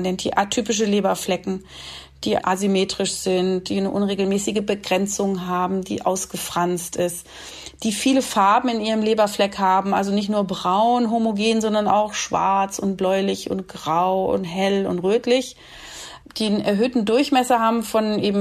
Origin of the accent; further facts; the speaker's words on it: Berlin, Germany; Das ist jetzt, ich bin ja aus Berlin, keine politische Vereinigung